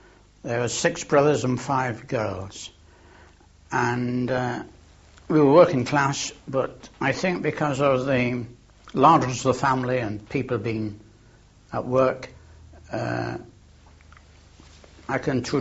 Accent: Manchester, North West England, United Kingdom; born there; I was born in the Cheetham district of Manchester in 1907.

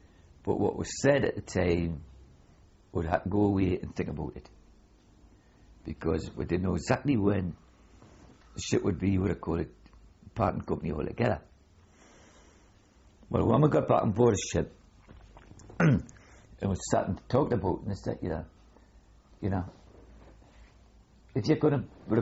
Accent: North East England, United Kingdom; And different ones saying, are you Scottish? I'm Geordie.

